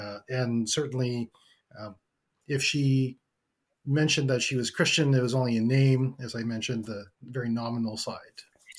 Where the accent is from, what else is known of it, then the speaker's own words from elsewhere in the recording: Vancouver, British Columbia, Canada; I grew up in Western Canada in a city called Vancouver. Beautiful, amazing place to grow up, very multicultural.